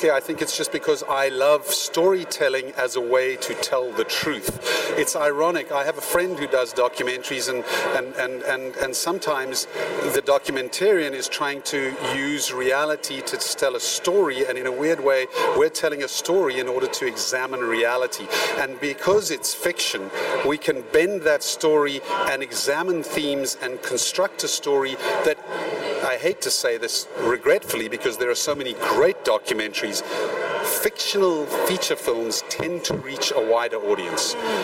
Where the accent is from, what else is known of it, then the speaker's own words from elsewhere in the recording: South Africa; accent: South African; for the first time in my life, I was watching people that spoke with my accent in a film, because there were so few films made in South Africa.